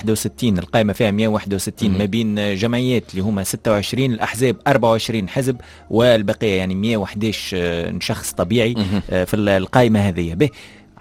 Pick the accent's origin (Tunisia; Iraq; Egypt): Tunisia; أنا كمواطن تونسي